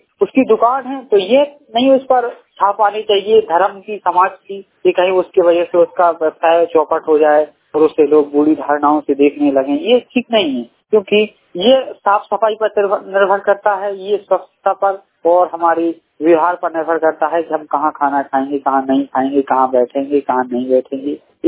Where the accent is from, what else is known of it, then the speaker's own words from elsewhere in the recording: Banua, Uttar Pradesh, India; और मैं जिला झांसी से हूँ, बुंदेलखंड से गांव बनुआ।